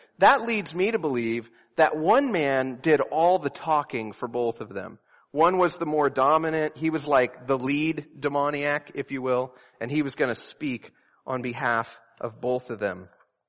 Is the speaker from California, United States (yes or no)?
yes; Santa Clarita, California, United States; I was from Southern California. I hope you wouldn't call me a liar. Santa Clarita is a suburb of the greater Los Angeles area.